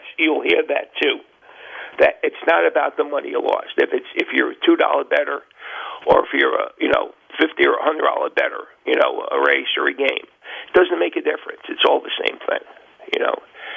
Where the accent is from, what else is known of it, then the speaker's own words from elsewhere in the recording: New York, United States; moved away; I'm from New York originally.